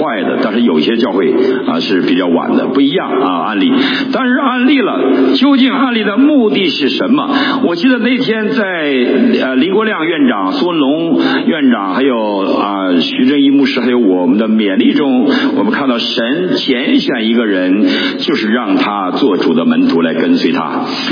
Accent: China; 我们做中国大陆的教会的牧师的，我们都知道我们都跟你们一样，我们生在一个文化中，我们在一个共产主义的文化中被熏陶长大

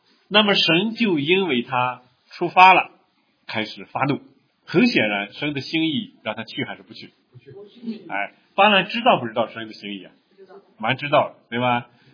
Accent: China; 我们中国人经常有个习惯，说事不过三

